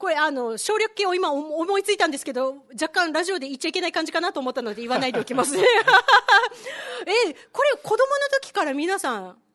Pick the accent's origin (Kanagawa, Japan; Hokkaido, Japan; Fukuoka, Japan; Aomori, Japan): Hokkaido, Japan; お菓子というか、僕の実家が北海道なので